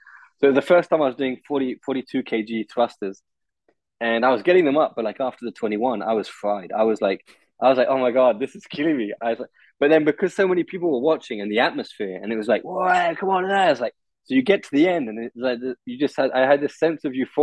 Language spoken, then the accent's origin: English; England, United Kingdom; now in France; I said, yeah, I'm English, but I live in France.